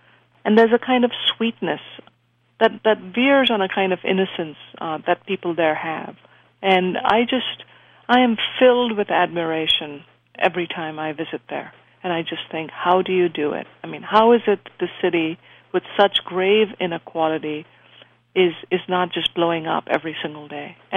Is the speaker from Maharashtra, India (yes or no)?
yes; Mumbai, Maharashtra, India; I grew up in Bombay, yes.